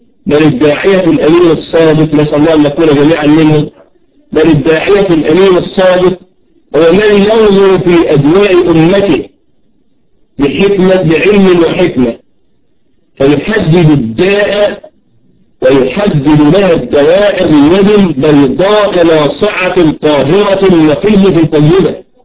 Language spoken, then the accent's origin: Arabic; Egypt; التي حلت بالمسلمين في بلدنا مصر،